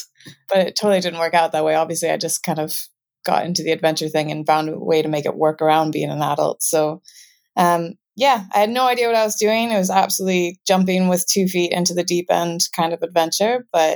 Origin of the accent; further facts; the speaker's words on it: Canadian Rockies, Canada; growing up in the Canadian Rockies meant that by the time I was an adult, I did have a lot of backcountry skills and a lot of wilderness skills.